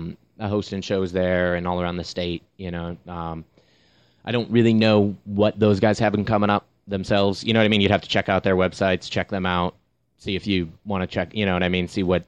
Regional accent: Fargo, North Dakota, United States; moved away; I actually used to live, but I grew up in Fargo, North Dakota, and moved down here.

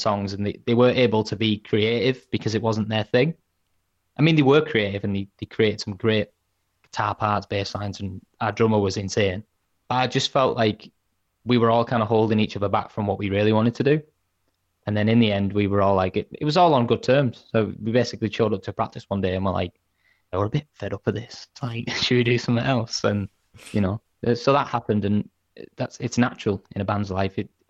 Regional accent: England, United Kingdom; I'm English

